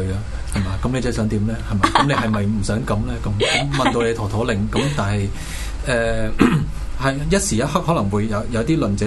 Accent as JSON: {"language": "Cantonese", "country": "Hong Kong", "said": "那我們香港人福利的福利不是給香港人，給誰呢？"}